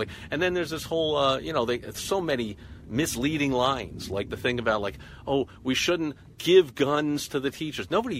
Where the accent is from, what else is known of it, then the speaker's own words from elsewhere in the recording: United States; I'm a freedom guy. It's why I'm an American.